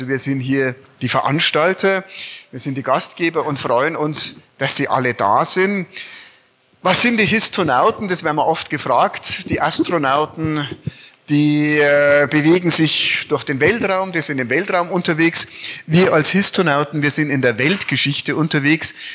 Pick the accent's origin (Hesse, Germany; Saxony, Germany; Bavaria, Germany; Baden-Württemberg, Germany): Bavaria, Germany; Munich; born there; Ich bin geboren in München, also ich stehe für Altbayern, das steht mir zu.